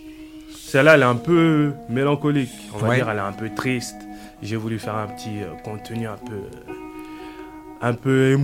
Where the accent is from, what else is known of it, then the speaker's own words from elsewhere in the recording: Gabon; now in France; Et après, vu que j'ai quitté le Gabon, j'ai laissé mon équipe.